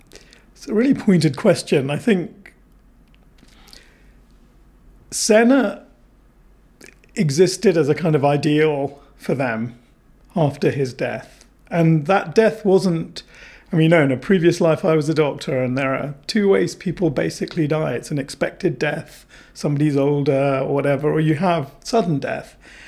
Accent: United Kingdom; growing up in Britain in the 70s and 80s

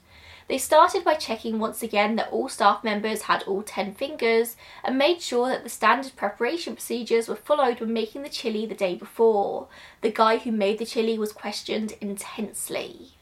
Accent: Reading, South East England, United Kingdom; I think the first one in the UK literally opened up in my hometown in Reading in June of last year

